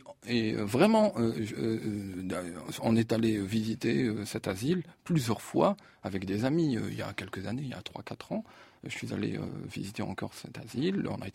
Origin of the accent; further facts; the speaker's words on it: Algeria; French is a second language; Tu vois, que je suis un Algérien.